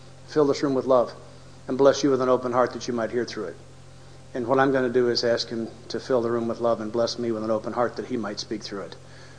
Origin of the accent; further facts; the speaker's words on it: Nashville, Tennessee, United States; And I'm from Nashville, Tennessee.